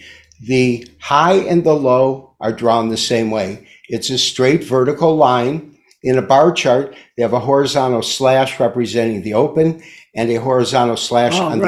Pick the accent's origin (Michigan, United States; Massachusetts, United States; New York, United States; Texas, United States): Michigan, United States; Detroit; born there; accent: Midwestern; also born or lived in California; I'm not. I was born in Detroit.